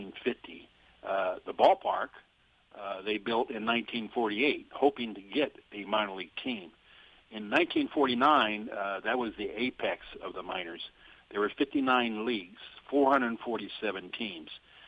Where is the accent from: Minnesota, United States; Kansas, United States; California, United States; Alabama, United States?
California, United States; Los Angeles; But it was growing up in Los Angeles, then a minor league town, going to Wrigley Field, which was the same as the Wrigley Field in Chicago, and keeping score with my father.